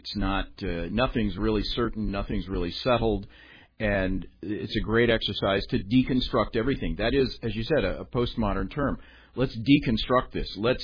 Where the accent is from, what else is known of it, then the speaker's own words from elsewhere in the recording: Oklahoma, United States; because I grew up in Oklahoma, you'd see a cloud like that, you'd think, storm coming tonight.